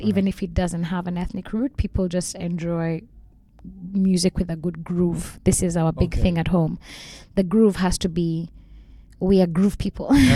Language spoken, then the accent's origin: English; Kenya; There's always going to be a Kenyan slant in my worldview because I am Kenyan.